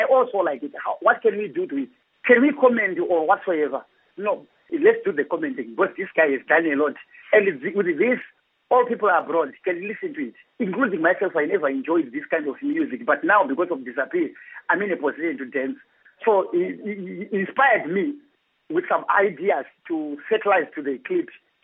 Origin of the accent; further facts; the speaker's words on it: Chivi, Masvingo, Zimbabwe; I grew up in Chibi, and my education I did it in Shurugwi, under Gweru.